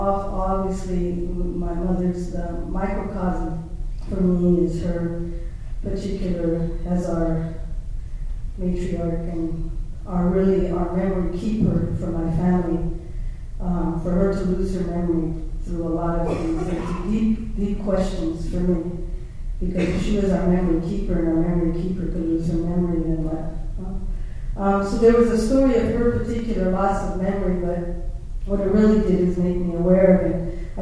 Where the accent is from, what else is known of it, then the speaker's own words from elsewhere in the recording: San Gabriel, California, United States; I grew up in San Gabriel, down the road a bit.